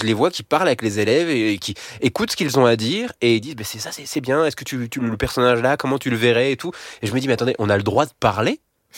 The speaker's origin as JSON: {"language": "French", "town": "Nancy", "region": "Grand Est", "country": "France", "said": "Et donc, moi, voilà, je suis de Nancy, mais c'est quand même pas tant à l'Est que ça, quoi."}